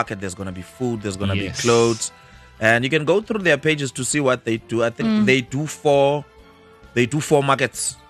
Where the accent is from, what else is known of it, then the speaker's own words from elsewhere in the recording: East London, Eastern Cape, South Africa; also born or lived in Pretoria; now in Cape Town, South Africa; I'm from East London.